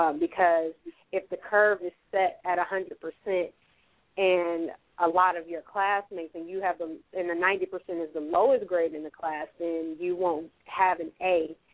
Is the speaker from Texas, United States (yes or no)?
no; Detroit, Michigan, United States; now in Chicago, United States; I am a 2L at Loyola University Chicago School of Law. I'm from Detroit, Michigan.